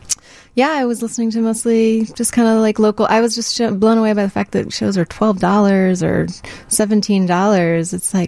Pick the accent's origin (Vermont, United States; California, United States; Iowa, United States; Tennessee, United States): Vermont, United States; also born or lived in Ithaca; I came from Vermont. There's not really a lot of music going on up there. I lived in Ithaca for a while.